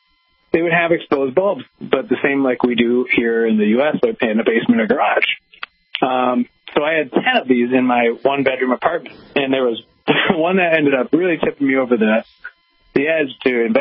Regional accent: Toledo, Ohio, United States; luckily I'm from Toledo, Ohio, the home of the world-famous Jeep. So we have a lot of automotive engineers here.

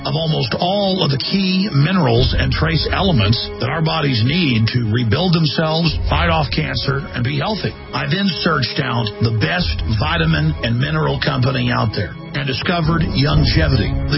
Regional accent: United States; I'm a red-blooded human being. I'm an American, but I'm a human being first.

